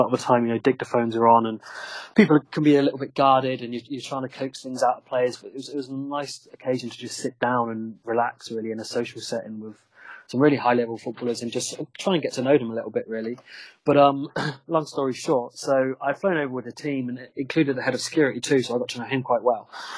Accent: Oxford, South East England, United Kingdom; I grew up in Oxford and my whole family were Oxford supporters

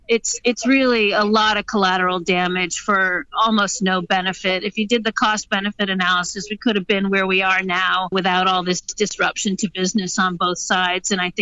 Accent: Maine, United States; I'm from Maine, where lobster fishermen have already lost their China market to Canada.

